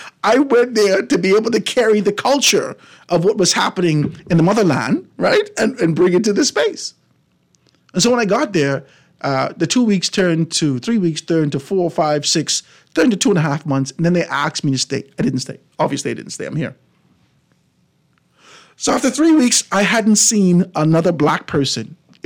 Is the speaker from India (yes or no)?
no; Bahamas; And I came from the Bahamas.